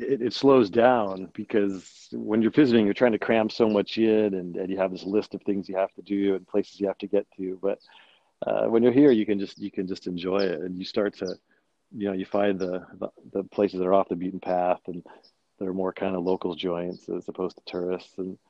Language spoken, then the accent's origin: English; Salinas, California, United States; I grew up in Salinas, a little bit to the east, famously the home of John Steinbeck.